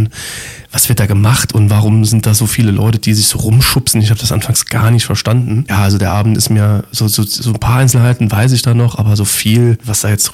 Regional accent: Lebach, Saarland, Germany; in meiner Gegend da, wo ich herkomme, im Saarland, in Lebach

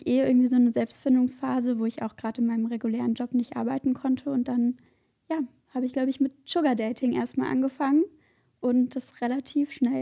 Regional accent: Cologne, North Rhine-Westphalia, Germany; ich bin 21 Jahre alt und ich komme aus Köln.

